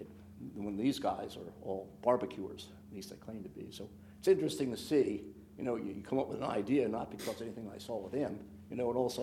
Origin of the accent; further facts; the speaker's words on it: Wilmington, Delaware, United States; also born or lived in California; And so all the things they taught me, I brought back home. I'm from Wilmington, Delaware.